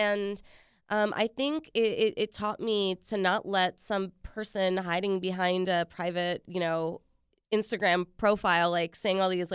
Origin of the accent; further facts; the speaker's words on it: Richmond, Virginia, United States; My mom was from Puerto Rico. She moved here when she was 18. I was actually born here, but I grew up in Richmond.